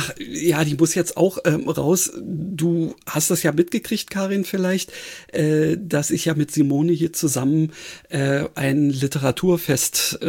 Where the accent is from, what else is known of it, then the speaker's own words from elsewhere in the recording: Berlin, Germany; Ich muss sagen, also ich bin ja Berliner.